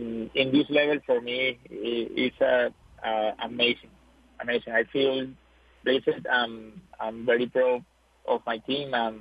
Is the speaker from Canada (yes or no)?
no; Venezuela; English is a second language; moved away as an adult; now in United States; Yes, I am from Venezuela. I have 30 years old. I was a champion in Venezuela before arriving to USA.